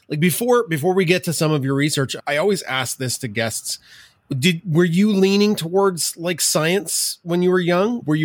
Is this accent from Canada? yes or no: yes; Alberta, Canada; I'm out from Alberta